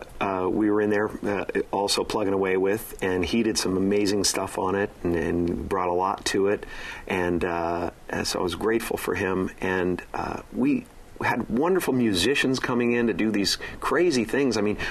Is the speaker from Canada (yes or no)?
yes; Canada; who grew up in the same town that I grew up in Canada